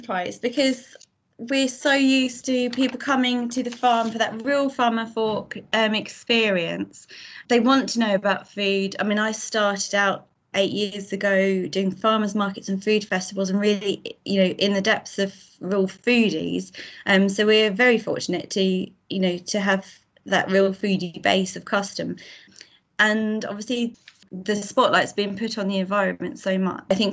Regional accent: United Kingdom; the spotlight now shining on our good practices and regenerative farming methods that we do so well as Great British farmers.

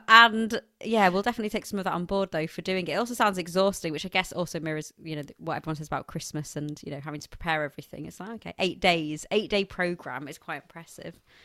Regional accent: United Kingdom; But I then also think being a British Jew is really complicated.

